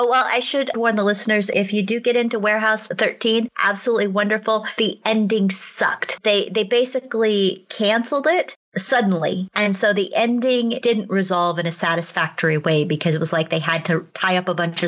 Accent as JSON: {"language": "English", "town": "Sonora", "region": "California", "country": "United States", "tie": "born or raised there", "said": "I am packing my bags and getting ready to go to my hometown of Sonora to be spooky this weekend."}